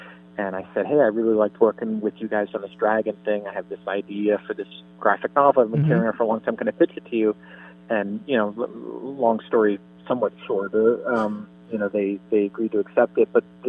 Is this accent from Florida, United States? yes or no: yes; Miami, Florida, United States; And when I was growing up in Miami and I was in college, I had an internship at CNN.